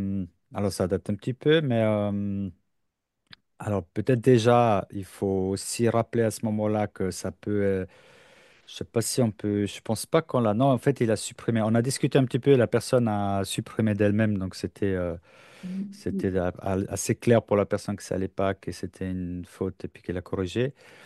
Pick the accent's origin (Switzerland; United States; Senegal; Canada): Switzerland; J'ai l'impression qu'en France, la médiation judiciaire, elle est plus près des tribunaux qu'ici. Chez nous en Suisse.